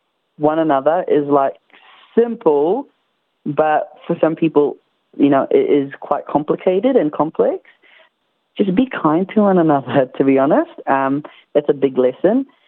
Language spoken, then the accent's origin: English; New Zealand; also born or lived in Tarlac City, Philippines; now in Australia; I was a short Filipino, literally came from Tarlac City, who ended up growing up in New Zealand, moved to Australia